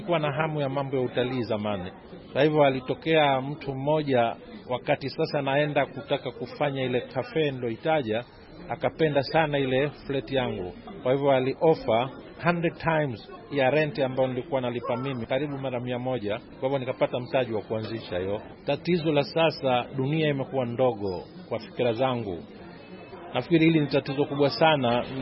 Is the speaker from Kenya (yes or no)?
no; Zanzibar, Tanzania; natoka Zanzibar, Tanzania.